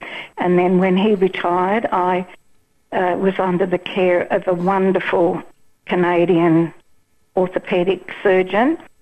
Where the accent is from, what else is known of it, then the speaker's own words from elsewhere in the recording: Parkes, New South Wales, Australia; And so I was brought from Parkes down to Sydney to the Royal Alexandra Hospital for Children.